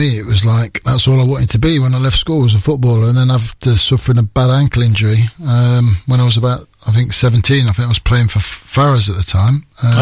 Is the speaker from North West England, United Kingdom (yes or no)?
no; Newark, East Midlands, United Kingdom; we've always said we're from Newark. We've never said we're from Nottingham. You know, we've been proud to be from the town.